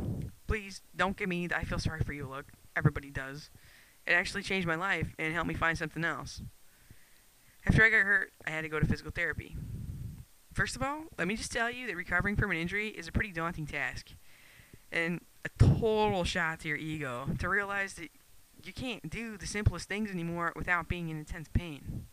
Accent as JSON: {"language": "English", "town": "Joes", "region": "Colorado", "country": "United States", "lives_now": "Carlsbad, United States", "said": "I'm from Joe's, Colorado, but don't worry, I'm a Colorado State Rams fan"}